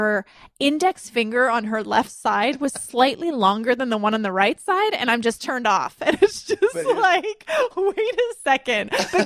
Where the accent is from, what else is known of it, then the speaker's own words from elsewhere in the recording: Canada; Is it because we're Canadian? Because I'm the same way.